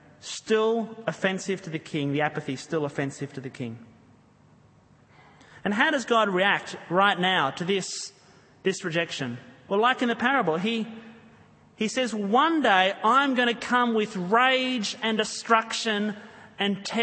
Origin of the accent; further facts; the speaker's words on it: New South Wales, Australia; I grew up on the Northern Beaches